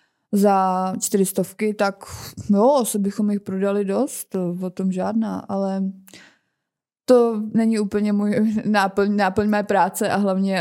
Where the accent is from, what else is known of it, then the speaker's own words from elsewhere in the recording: Karlovy Vary Region, Czechia; Tak nebo tak pocházím z Karlovarského kraje, takže to je fakt.